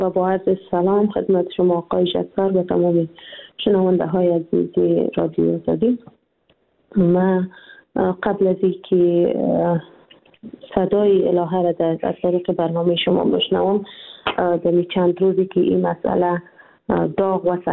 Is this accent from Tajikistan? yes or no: no; Afghanistan; به عنوان یک زنی که در افغانستان تولد شدیم، بزرگ شدیم